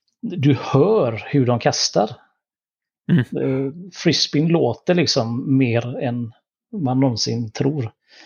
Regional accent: Gothenburg, Västra Götaland County, Sweden; jag är från Göteborg

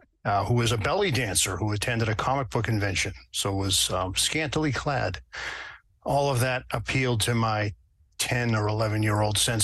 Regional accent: Reading, Massachusetts, United States; We had a used comic book shop in my hometown of Reading, Massachusetts.

